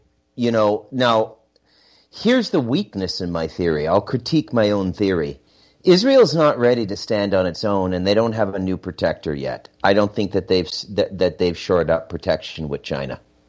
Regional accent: Canada; I'm actually Canadian.

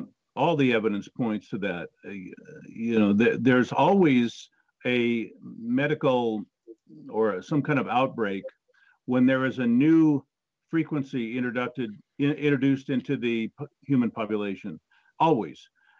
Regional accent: California, United States; I'm from California, and we enjoy going anywhere where people are not sort of psycho about the masks

